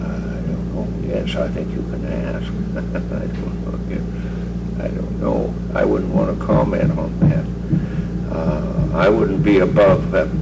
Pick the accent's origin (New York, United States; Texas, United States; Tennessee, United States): Texas, United States; Amarillo; born there; I'm an American citizen. I was born in Amarillo, Texas, but I'm an American citizen, same as you are.